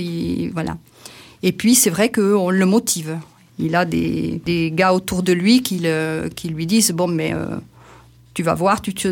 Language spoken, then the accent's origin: French; Occitanie, France; now in Capdenac, France; Je suis native du Tarn, c'est pas très loin, mais j'habite depuis une dizaine d'années à Capdenac.